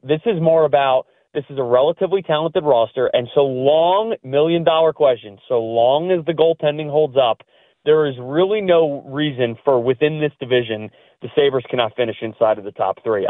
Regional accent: New York, United States; I'm from Long Island

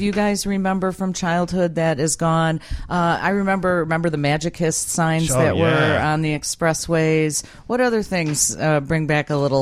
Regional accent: Brookfield, Illinois, United States; I grew up in Brookfield, and taking Ogden Avenue through Cicero, Henry's Hot Dogs is still there.

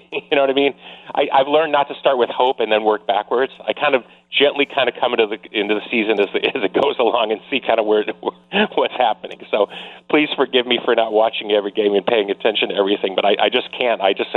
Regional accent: Chicago, Illinois, United States; This work is really about being in Chicago, growing up in Chicago. So it's very much a hometown work.

